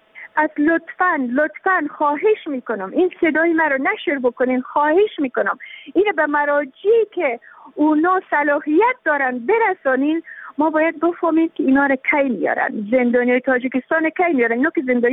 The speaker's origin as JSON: {"language": "Persian", "country": "Afghanistan", "said": "ما که تابع افغانستان هستیم، ما که افغان هستیم"}